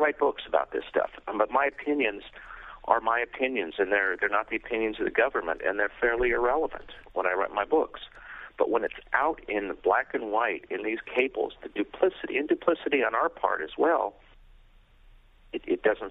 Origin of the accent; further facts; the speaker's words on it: United States; and I understand American foreign policy, and as an American, I like the openness.